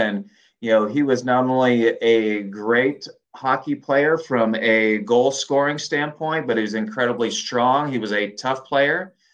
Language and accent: English; Pittsburgh, Pennsylvania, United States; because I grew up in Pittsburgh, and back in the 80s, when I played hockey, played junior hockey, played high school hockey there